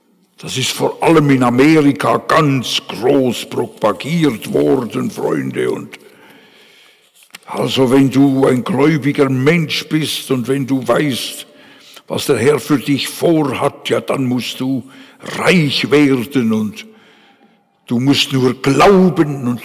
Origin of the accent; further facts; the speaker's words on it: Bern, Switzerland; ich bin ein Berner